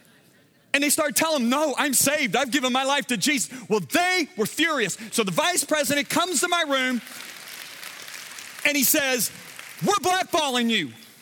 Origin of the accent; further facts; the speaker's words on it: Michigan, United States; now in Dallas, United States; I was raised in Michigan. So I'm not a Dallas Cowboy fan.